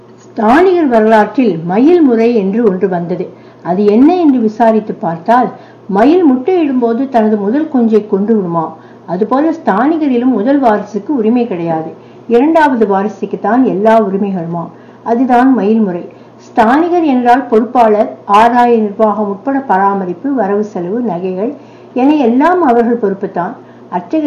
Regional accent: Madurai, Tamil Nadu, India; மதுரை என் சொந்த ஊர்.

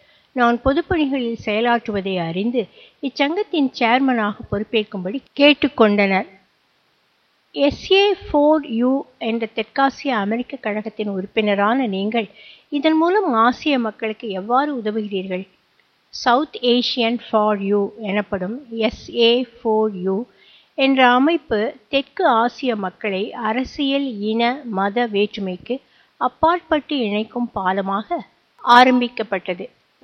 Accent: Kanchipuram, Tamil Nadu, India; நான் காஞ்சிபுரத்தில் ஒரு நடுத்தர குடும்பத்தில் பிறந்து வளர்ந்தேன்.

